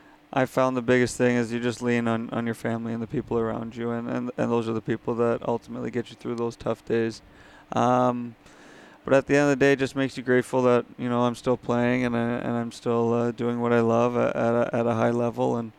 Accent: St. Louis, Missouri, United States; that's kind of how I learned when I was younger and on that Stanley Cup team and growing up in St. Louis, you learn by seeing the older guys do it.

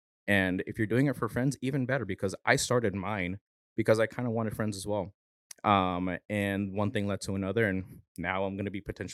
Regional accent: Santa Ana, California, United States; I grew up in Orange County. I grew up in Santa Ana, kind of close to like 4th Street area.

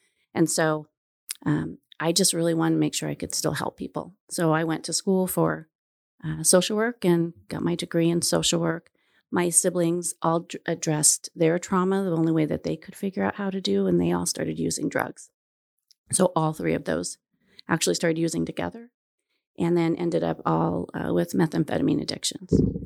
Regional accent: Huntington Beach, California, United States; born or raised there; also born or lived in Japan

